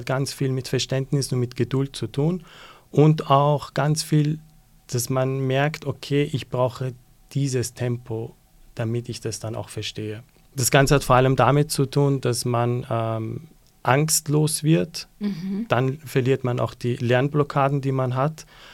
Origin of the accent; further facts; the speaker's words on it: Vienna, Austria; born there; Ich bin in Wien geboren mit iranischen Wurzeln und habe dadurch einfach von Anfang an mit zwei Kulturen, mit zwei Perspektiven und auch ein Stück weit mit zwei Welten zu tun gehabt.